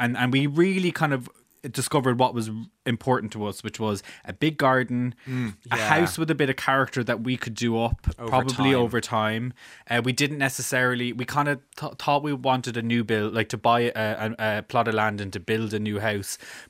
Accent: Cork, Munster, Ireland; now in Dublin, Ireland; I'm from Cork

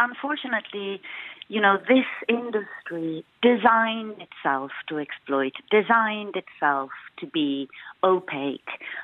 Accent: Rome, Lazio, Italy; I grew up in Rome, but from a Venetian family. So my family home is in Venice.

